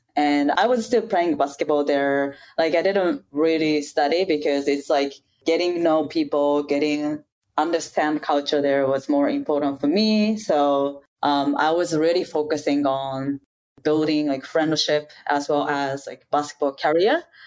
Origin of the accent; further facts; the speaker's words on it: Kagawa, Japan; And like Tiffany mentioned earlier, I was born and raised in Japan prefecture called Kagawa, which is the smallest prefecture in Japan.